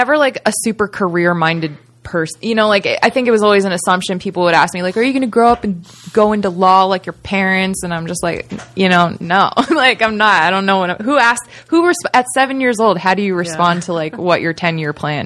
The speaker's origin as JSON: {"language": "English", "town": "Las Vegas", "region": "Nevada", "country": "United States", "tie": "born or raised there", "said": "It was weird because I grew up in Vegas too, so it was like they tried to like shelter us, but like we live in the city of sin."}